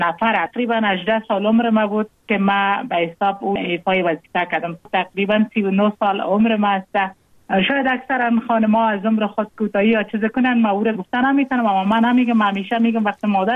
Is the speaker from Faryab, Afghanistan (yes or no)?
no; Jowzjan, Afghanistan; ما مکتب ولایت جوزجان خواندیم، چون متولد ولایت جوزجان هستم. تحصیلات ما دامو ولایت ما به تمام رساندیم، با عروسی کردیم در ولایت لوگر